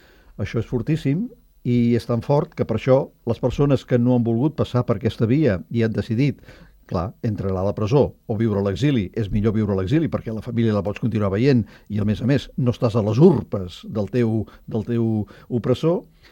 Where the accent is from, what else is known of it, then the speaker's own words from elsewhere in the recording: Catalonia, Spain; Sóc català i, per tant, sóc un ciutadà d'aquest món